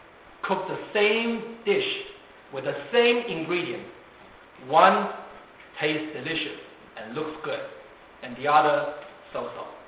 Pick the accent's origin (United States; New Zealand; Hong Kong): Hong Kong; accent: Mandarin-speaking accent; also born or lived in Taiwan; You know, I came from, I was born in Hong Kong, And when I was very young, I was in Taiwan. And I spent my teenager years in Hong Kong. Even though my Cantonese was okay, so-so, I can understand, I can speak